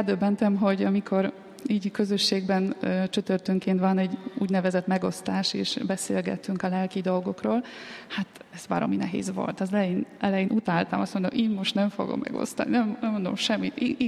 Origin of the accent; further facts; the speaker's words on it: Poland; Hungarian is a second language; now in Szentendre, Hungary; Amikor azt mondtam, hogy lengyel vagyok, hát nyilván rögtön hallják, hogy beszélek, hogy most kérdezték, hogy honnan származok, azt mondom, hogy lengyel vagyok.